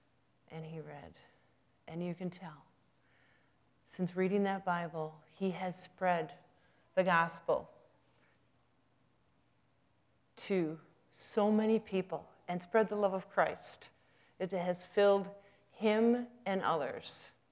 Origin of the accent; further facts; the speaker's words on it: Poynette, Wisconsin, United States; I was driving down to Poinet, Wisconsin, my hometown